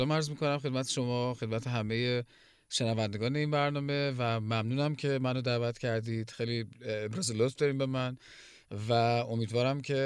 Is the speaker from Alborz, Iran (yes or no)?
yes; Karaj, Alborz, Iran; born there; یزدی هستم، یعنی پدر و مادر من اصالتاً از یزد هستن. مادرم متولد کرج، مثل خودم که متولد کرجم، و توی یه خانواده متوسط جامعه به دنیا اومدم، توی یه محله متوسط،